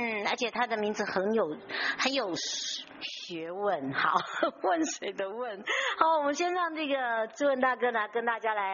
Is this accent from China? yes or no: no; Hualien, Hualien County, Taiwan; 有点像我的故乡花莲